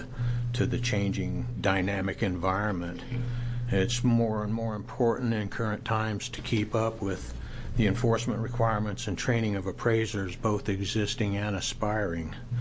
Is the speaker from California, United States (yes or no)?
no; Lincoln City, Oregon, United States; I'm from Lincoln City.